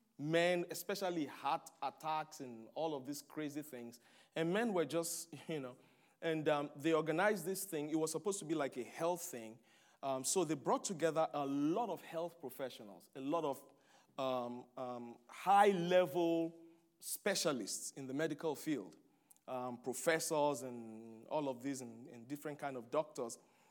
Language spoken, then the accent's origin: English; Ohio, United States; I said, Lord, see, I came from Ohio. I'm in Louisville, Kentucky.